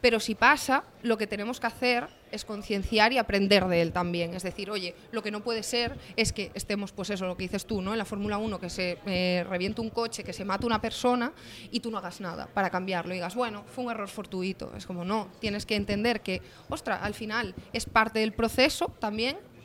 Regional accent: Galicia, Spain; Yo soy gallega

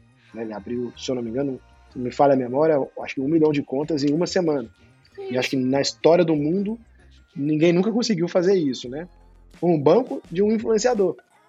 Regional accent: Minas Gerais, Brazil; now in São Paulo, Brazil; Como bom mineiro, né? Frequentava lá o estádio, por mais que mora em São Paulo

